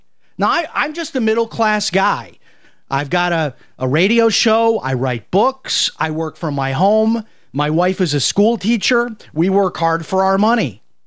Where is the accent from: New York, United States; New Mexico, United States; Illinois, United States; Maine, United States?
Illinois, United States; Chicago; And by the way, this really does, you know, this is my hometown, Chicago.